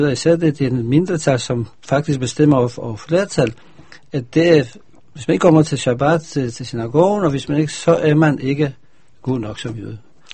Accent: Israel; vi, som vi kommer fra Israel, vi prøver på at åbne det

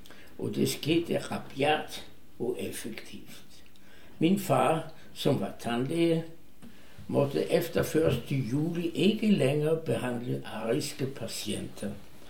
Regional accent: Vienna, Austria; moved away as an adult; Der var gået mere end 91 år, siden jeg blev født i Wien. Vi var en varm og kærlig familie, yderst velintegreret.

